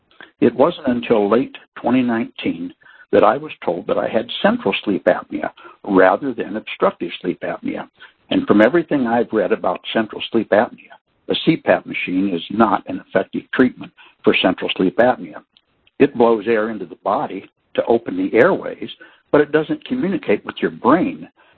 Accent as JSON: {"language": "English", "town": "Coldwater", "region": "Ohio", "country": "United States", "said": "I'm from Coldwater, Ohio"}